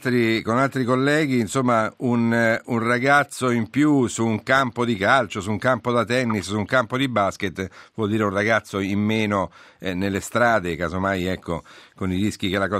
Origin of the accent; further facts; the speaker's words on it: Abruzzo, Italy; born there; io sono abruzzese di nascita, non proprio del Teramano